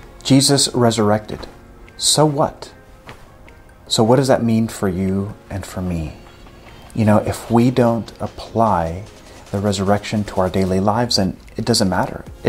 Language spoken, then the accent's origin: English; El Salvador; So I'm from El Salvador, and over there is a little bit of violence.